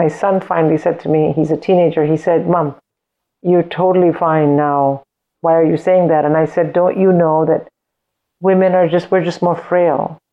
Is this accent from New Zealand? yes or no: no; India; I grew up in India